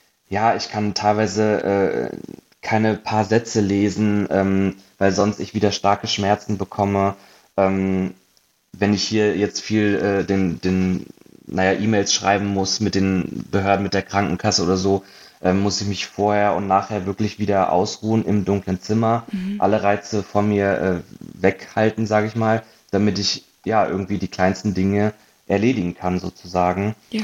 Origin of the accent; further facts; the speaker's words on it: Hanover, Lower Saxony, Germany; also born or lived in Munich; now in Berlin, Germany; jetzt vor 2 Jahren, 2,5 Jahren nach Berlin gezogen. Habe 7 Jahre in München gewohnt vorher. Und ursprünglich komme ich aus Hannover.